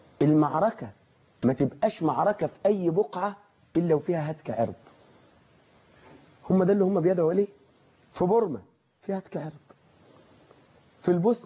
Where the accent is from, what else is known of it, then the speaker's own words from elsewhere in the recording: Egypt; في فترة من الفترات عندنا في مصر كانت قريبة